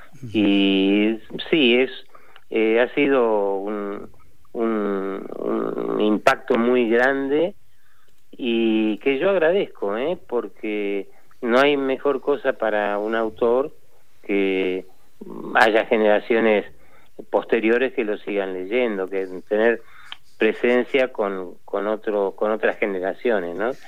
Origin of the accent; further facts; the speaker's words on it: Argentina; como argentino